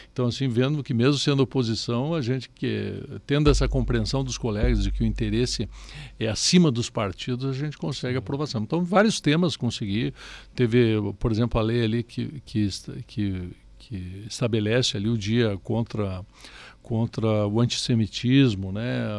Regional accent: Lagoa Vermelha, Rio Grande do Sul, Brazil; Eu sou lá de Lagoa Vermelha, né?

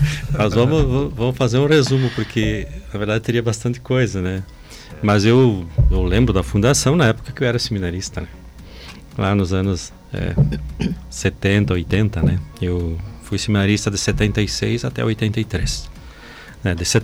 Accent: Passo Fundo, Rio Grande do Sul, Brazil; Aliás, nem em Passo Fundo, quando eu era piá lá na Vila Langro, que eu tinha 6, 7, 8 anos, a gente já escutava ele

